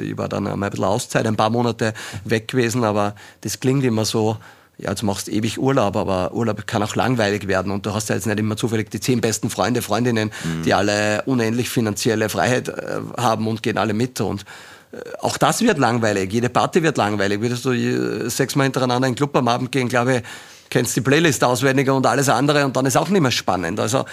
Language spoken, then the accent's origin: German; Austria; born there; wir alle sind da jetzt mit der Goldmedaille geboren in Österreich